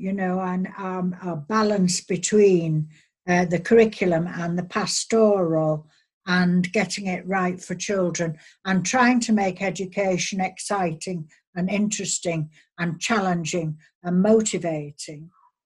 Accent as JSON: {"language": "English", "country": "United Kingdom", "said": "as a British person, I'm immensely proud of our education systems in our four countries"}